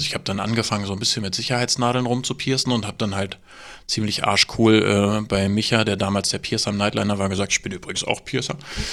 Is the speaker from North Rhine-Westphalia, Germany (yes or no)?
no; Berlin, Germany; Also ich habe in Weißensee gewohnt, aber da war die Schule.